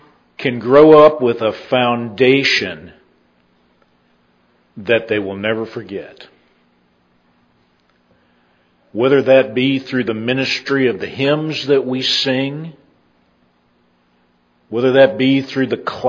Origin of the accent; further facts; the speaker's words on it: Texas, United States; now in Independence, United States; Many of you know I was raised down in Texas and moved here not really kicking and screaming, but I didn't really have a desire either to move to Independence.